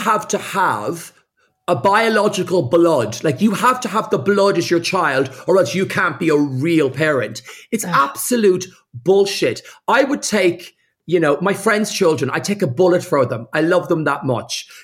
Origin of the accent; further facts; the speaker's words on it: Ireland; You know, being gay and being Irish and being Catholic and all anything I've done in television, it's that fight hard.